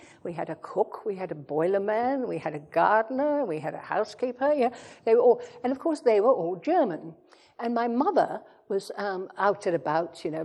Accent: Kolkata, West Bengal, India; born there; I was born in India. As I say in one chapter, I was conceived in Quetta and born in Calcutta.

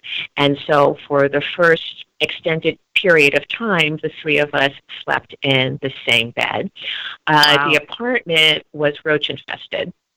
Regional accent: Bronx, New York, United States; with myself, I grew up in the Bronx, and my mother...

